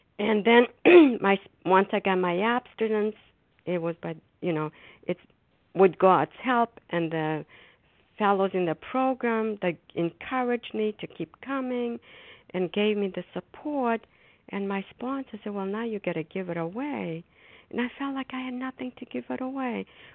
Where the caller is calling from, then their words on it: Foxborough, Massachusetts, United States; I'm a grateful recovering compulsive overeater, and I'm calling from Foxborough, Massachusetts.